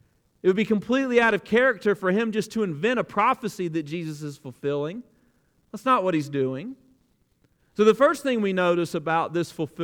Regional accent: Alabama, United States; I grew up in South Alabama, and there was a season in my life where there was a radio station in Dothan, Alabama that played all … all the time.

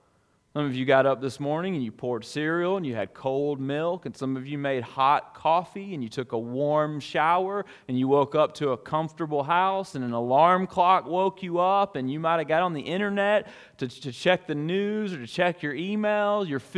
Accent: Alabama, United States; I am from South Alabama

